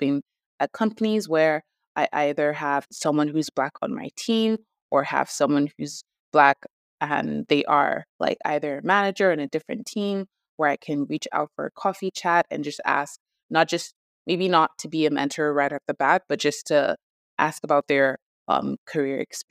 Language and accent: English; Nigeria; accent: Nigerian; But I think I try to even like bring out my Nigerian accent more.